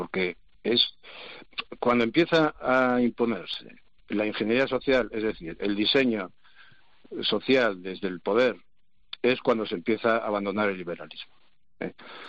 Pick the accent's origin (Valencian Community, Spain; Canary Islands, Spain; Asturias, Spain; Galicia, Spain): Asturias, Spain; yo soy asturiano